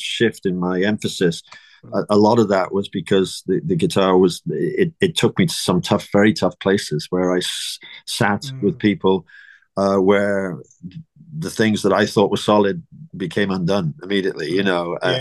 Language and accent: English; Penarth, Wales, United Kingdom; I was brought up in a town called Penarth, which is just outside of Cardiff in South Wales. So I've always lived in Wales. I've travelled, been itinerant for the vast majority of my life, but I've always come back home to Wales.